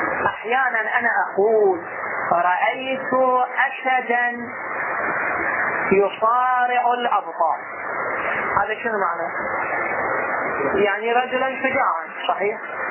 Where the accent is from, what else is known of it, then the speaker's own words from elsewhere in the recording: Karbala, Karbala Governorate, Iraq; العام الماضي احنا من كربلاء انا رحت